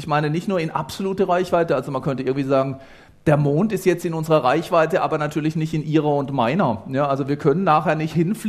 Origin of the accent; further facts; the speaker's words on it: Grafenhausen, Baden-Württemberg, Germany; Aber man kann in dem Dorf, wo ich herkomme, in Grafenhausen, da kann man dann zum Schlüchtsee fahren, welches eben ein schöner Badesee ist.